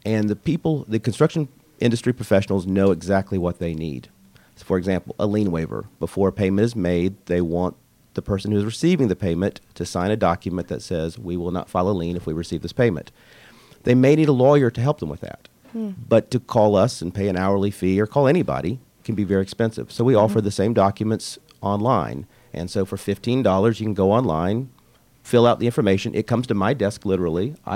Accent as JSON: {"language": "English", "town": "Pensacola", "region": "Florida", "country": "United States", "lives_now": "Atlanta, United States", "said": "I'm actually from Pensacola, but after going to law school in Virginia, came to Atlanta, worked right here at a firm in Buckhead, and have been in the area ever since."}